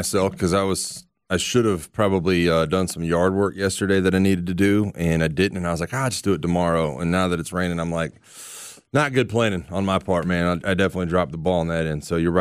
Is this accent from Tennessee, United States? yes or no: no; Florida, United States; Trust me. I grew up in Florida.